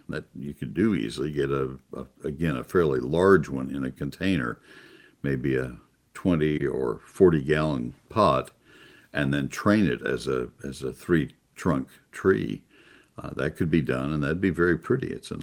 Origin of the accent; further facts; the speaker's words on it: College Station, Texas, United States; that plant is so well adapted to Brazos County. I grew up in College Station